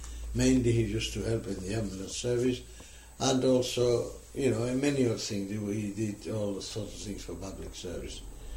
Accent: Gibraltar; moved away; Oh, I'm Gibraltarian. They'll tell you I'm Gibraltarian.

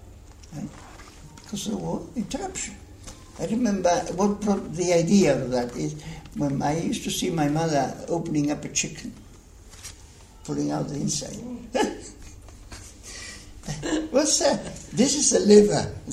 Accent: Gibraltar; But, my inner side is British. It's Britishness, Gibraltar. British, Gibraltarian. I am English.

